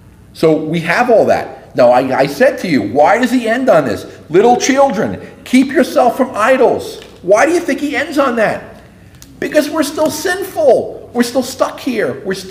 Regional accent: New York City, New York, United States; I grew up in New York City.

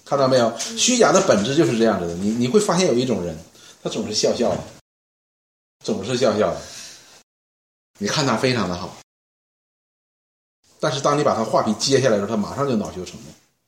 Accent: Northeast China, China; accent: Northeastern Mandarin; 用我们东北话说叫光杆司令

